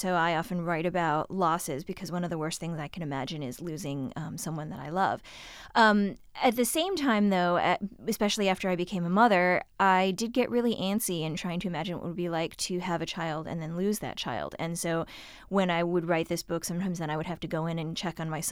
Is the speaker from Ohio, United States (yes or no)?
yes; Shaker Heights, Ohio, United States; I read at the Shaker Heights Public Library, which is the public library in my hometown and the library that I used to go to when I was a kid, then when I was a teenager.